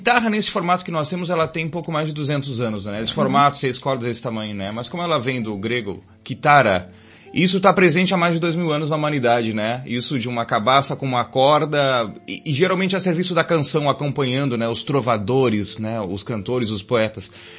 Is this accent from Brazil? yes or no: yes; Rio Grande do Sul, Brazil; Nós viemos do sul do Brasil, mesmo da fronteira do Brasil com o Uruguai.